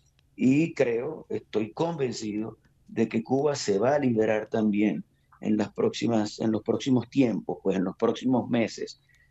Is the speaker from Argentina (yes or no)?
no; Venezuela; Y creo que nosotros como nación nos equivocamos porque nuestra nación eligió democráticamente a un señor que sabíamos que venía con ínfulas de dictador, que fue Hugo Chávez.